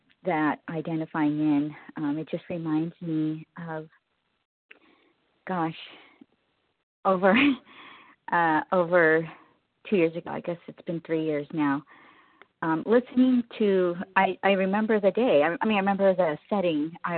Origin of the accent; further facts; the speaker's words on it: California, United States; I'm from California.